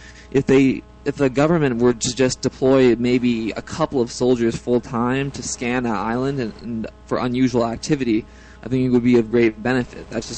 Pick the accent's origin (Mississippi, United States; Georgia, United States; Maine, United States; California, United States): California, United States; San Francisco; I grew up in San Francisco, and I have a lot of social liberal views